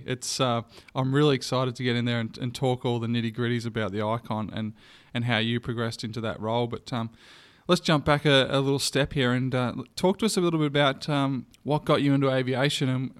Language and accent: English; Geelong, Victoria, Australia; I had my old man who had a seaplane company in my hometown of Geelong.